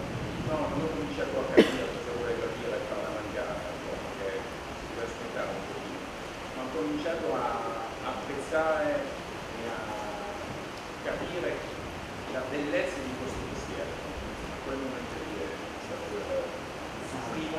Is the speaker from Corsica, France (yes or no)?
no; Cancale, Brittany, France; Italian is a second language; Ho detto, arrivo da Cancale